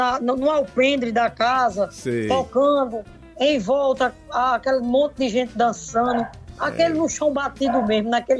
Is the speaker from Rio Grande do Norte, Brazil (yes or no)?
yes; Rio Grande do Norte, Brazil; Eu sou filha do Nordeste, nasci aqui em Solo Potiguar, cresci ouvindo